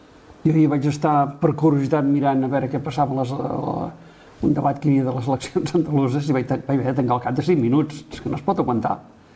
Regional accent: Catalonia, Spain; Tots aspiràvem, els que som catalans, aspiràvem molt més d'Europa

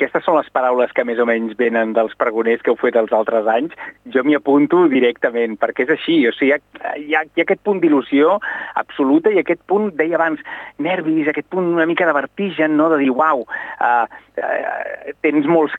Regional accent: Olot, Catalonia, Spain

